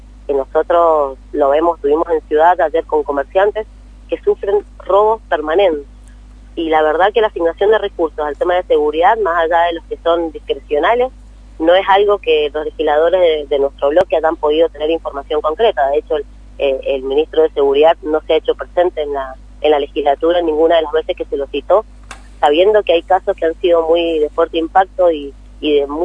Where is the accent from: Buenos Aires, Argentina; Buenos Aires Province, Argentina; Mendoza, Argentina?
Mendoza, Argentina; Las Heras; en mi departamento, yo soy de Las Heras, hay todavía muchísimas zonas